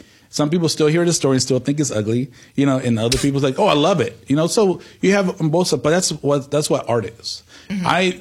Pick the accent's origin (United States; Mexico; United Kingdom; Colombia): Mexico; because I was born in Mexico. I came here from Mexico.